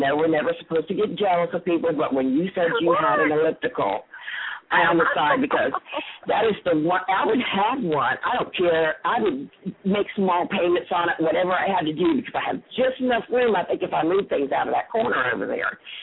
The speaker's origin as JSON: {"language": "English", "town": "Miami", "region": "Florida", "country": "United States", "tie": "born there", "also_born_or_lived": "Buffalo, New York", "said": "from as far east as Key West, I was born in Miami, to as far north to live in Buffalo, New York."}